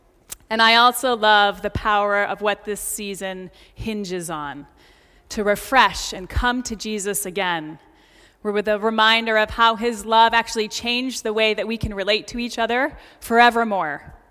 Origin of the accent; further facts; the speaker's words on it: Maine, United States; I was born and raised in Maine and have lived in New England all of my life.